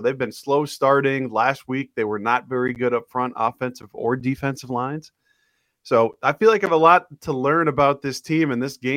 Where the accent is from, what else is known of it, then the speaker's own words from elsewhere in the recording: Minnesota, United States; I'll be the first one to tell you, I grew up on the East Metro.